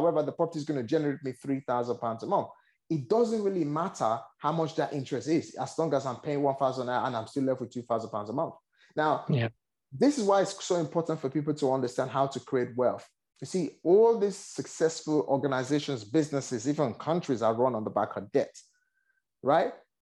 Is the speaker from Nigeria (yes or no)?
yes; Nigeria; I originally born and raised in Nigeria.